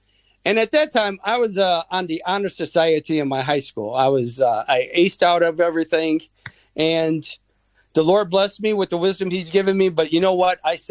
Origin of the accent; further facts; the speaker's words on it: El Paso, Texas, United States; Well, I'm from El Paso, Texas.